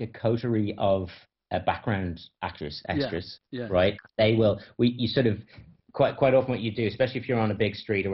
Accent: Ireland; as somebody Irish and living here, it's nice to be able to do something here and film in places that I really love and everything.

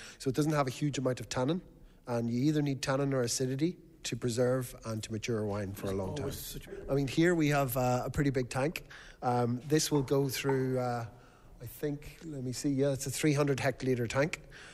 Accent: Warrenpoint, Northern Ireland, United Kingdom; also born or lived in Dublin, Ireland; So originally I'm from the northeast coast. I'm from Warren Point, County Down. And I lived in Dublin for many years

